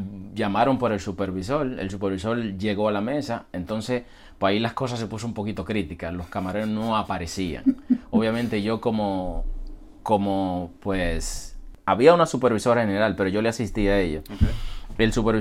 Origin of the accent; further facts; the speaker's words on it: Dominican Republic; moved away as an adult; Tengo apenas 5 meses que salí de mi país.